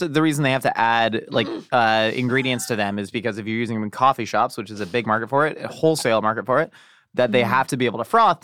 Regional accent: California, United States; I grew up in Southern California.

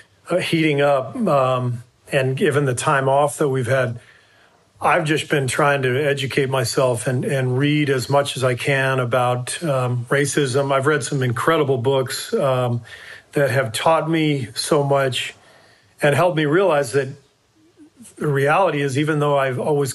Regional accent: Los Angeles, California, United States; growing up in Los Angeles in integrated schools.

